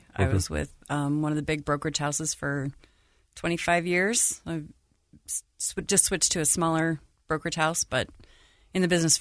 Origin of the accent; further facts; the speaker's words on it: Salt Lake City, Utah, United States; moved away as an adult; also born or lived in Denver; So I grew up in Salt Lake.